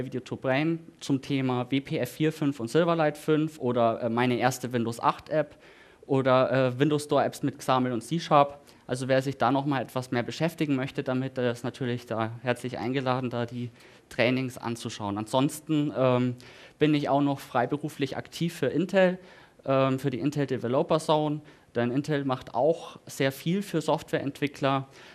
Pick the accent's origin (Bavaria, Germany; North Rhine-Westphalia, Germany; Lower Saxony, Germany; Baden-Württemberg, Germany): Bavaria, Germany; Ingolstadt; ich komme aus Ingolstadt, habe in Ingolstadt eine eigene .NET User Group